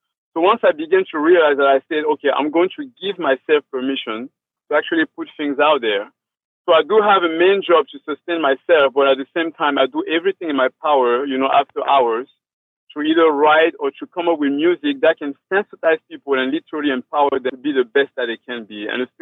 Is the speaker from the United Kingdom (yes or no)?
no; Cameroon; now in United States; I grew up in West Africa, in the country of Cameroon, to be specific. And I guess until I came to the United States